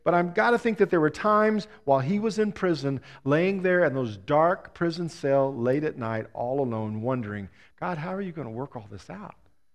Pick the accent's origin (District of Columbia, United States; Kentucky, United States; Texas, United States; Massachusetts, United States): Texas, United States; San Antonio; I grew up in Texas, San Antonio, Texas, in fact.